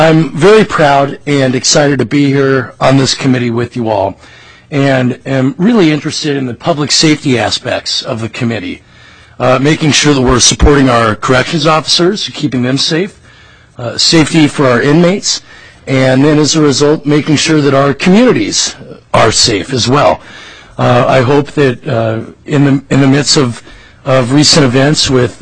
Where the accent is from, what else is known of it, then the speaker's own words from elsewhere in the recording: St. Cloud, Minnesota, United States; I'm from District 14B in St. Cloud.